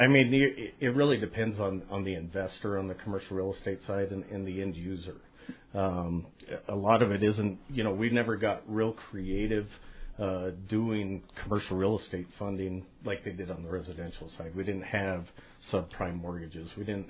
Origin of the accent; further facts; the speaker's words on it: Santa Fe, New Mexico, United States; Born and raised in Santa Fe, graduated from Santa Fe High. Never ventured real far.